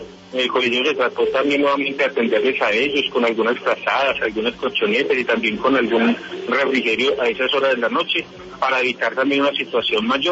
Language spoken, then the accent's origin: Spanish; Pereira, Risaralda, Colombia; now in Chinchiná, Colombia; Yo soy pereirano, pero hice todo mi proceso, vivo hace mucho tiempo en Chinchiná con mi familia, e hice todo mi proceso aquí en la diócesis de Manizales, soy sacerdote hace 11 años.